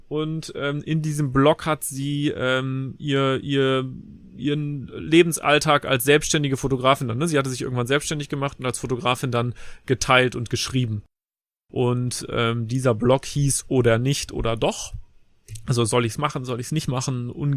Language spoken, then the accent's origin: German; Leverkusen, North Rhine-Westphalia, Germany; ich bin in Leverkusen zur Schule gegangen